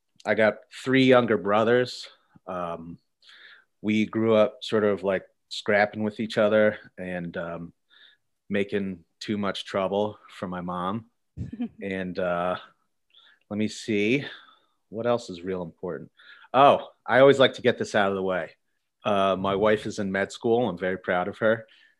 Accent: Pennsylvania, United States; I'm from Pennsylvania. I say that because I got kind of like, I don't know, a more central Pennsylvanian M. Night Shyamalan thing going on where I set the stories in PA a bunch.

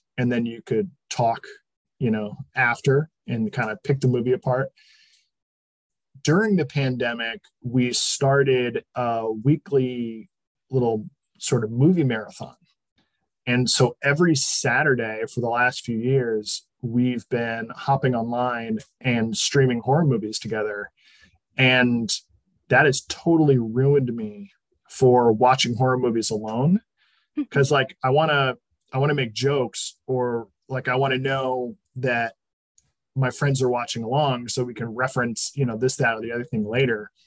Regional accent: New England, United States; Growing up in New England, I'm accustomed to a certain level of breathtaking fall splendor.

